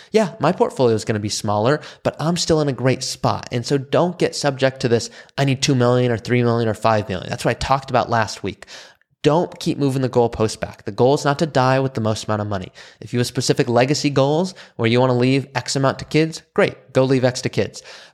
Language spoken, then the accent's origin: English; Malibu, California, United States; but I grew up in Malibu. I grew up around undisciplined wealth